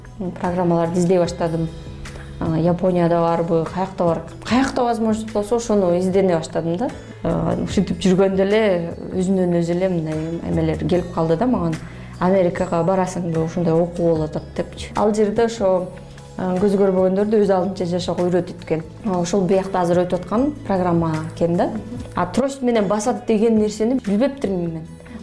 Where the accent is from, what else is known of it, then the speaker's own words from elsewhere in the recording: Issyk-Kul Region, Kyrgyzstan; Мен өзүм негизи көлдө төрөлүп өскөм, 7-8 районунда.